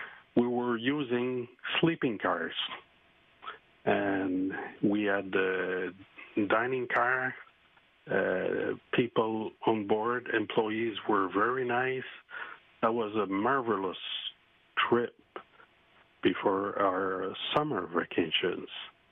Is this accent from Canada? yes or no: yes; Montreal, Quebec, Canada; also born or lived in New Carlisle; I was born in New Carlisle, Quebec, and after that, my father and mother had to go to live in Montreal.